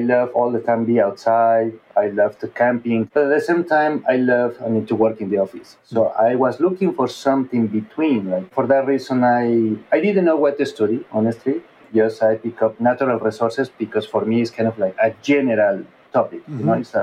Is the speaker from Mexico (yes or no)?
yes; Mexico; English is a second language; I grew up in Mexico, and I got my bachelor's, master's degree in Mexico.